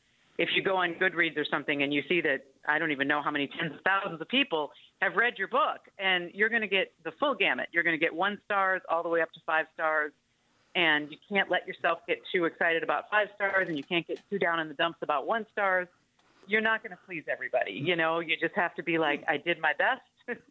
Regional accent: Madison, Wisconsin, United States; My mom went to grad school at UW-Madison, and she never left. And that's why I was born and raised in Madison.

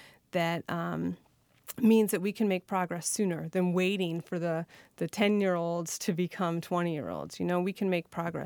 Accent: Wisconsin, United States; born there; I love it here and I have family here and I was born in Wisconsin. And I left and I came back and I left and I came back again.

